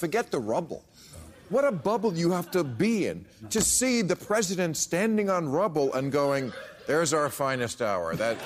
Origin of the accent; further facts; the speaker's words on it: New Jersey, United States; also born or lived in New York; you know, I grew up in New Jersey. I lived in New York